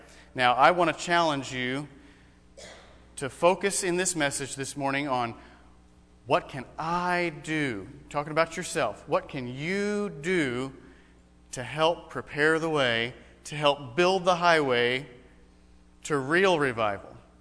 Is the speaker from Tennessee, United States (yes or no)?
no; New Mexico, United States; Now, I grew up in New Mexico, and New Mexico highways look a lot like what's pictured here.